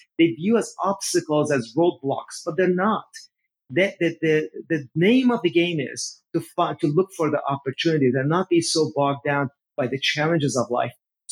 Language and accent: English; Iran; born or raised there; now in United States